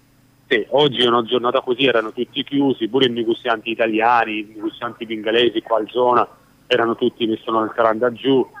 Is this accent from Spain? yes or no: no; Egypt; Sì, io comunque sono egiziano